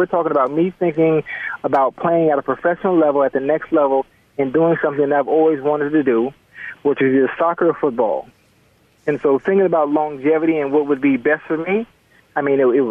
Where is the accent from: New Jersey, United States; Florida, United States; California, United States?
Florida, United States; Miami; I'm from Liberty City. I'm from Liberty City in Miami, Florida